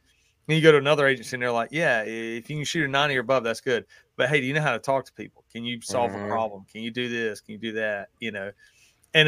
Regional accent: the South, United States; accent: Southern; people just assume like I'm an idiot because of my Southern accent.

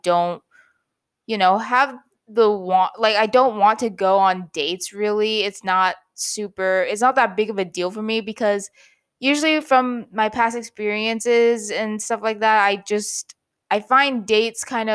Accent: Midwest, United States; growing up in the Midwest, no one usually wants to date an Asian.

